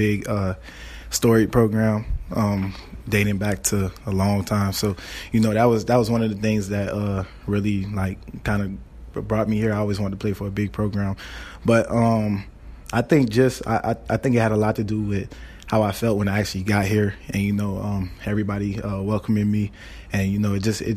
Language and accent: English; Florida, United States; As you know, I'm from Florida, so it don't really get that cold down there.